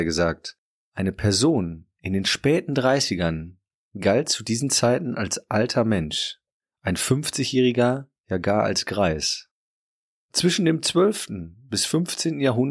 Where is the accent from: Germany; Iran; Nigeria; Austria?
Germany; Münster, North Rhine-Westphalia; dass der den Krieg beendende Westfälische Friede in meiner Heimatstadt Münster geschlossen wurde